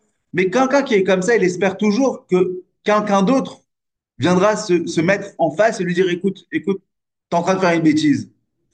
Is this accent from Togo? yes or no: no; France; je suis français, on dit, on a une expression un peu